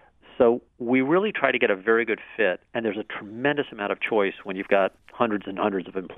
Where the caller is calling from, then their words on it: Miami, Florida, United States; I'm calling you from Miami today